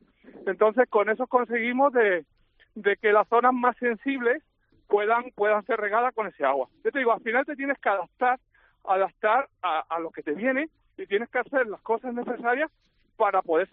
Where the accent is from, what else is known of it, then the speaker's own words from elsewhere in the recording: Andalusia, Spain; now in Balearic Islands, Spain; desde que llegué a la isla, que hace 22 años que llegué, que vengo de Andalucía, ¿no? Que soy andaluz, donde allí todos los campos hace 22 años se regaban con agua de pozo